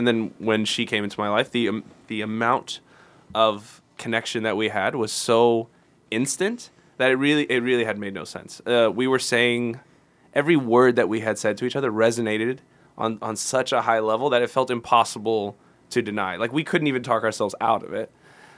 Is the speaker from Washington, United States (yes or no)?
no; Houston, Texas, United States; But within 3 days I was only a couple hours from my hometown in Houston.